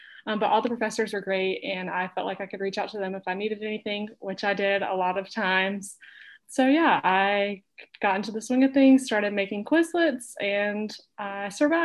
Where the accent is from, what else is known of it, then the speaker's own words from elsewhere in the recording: Valdosta, Georgia, United States; I'm going into my P2 year. I'm from Valdosta, Georgia.